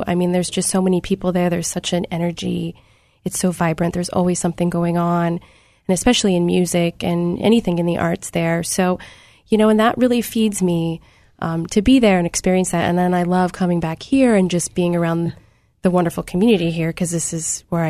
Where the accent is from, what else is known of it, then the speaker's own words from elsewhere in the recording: Alaska, United States; People ask me, you know, growing up in Alaska, like, how can you live in the city?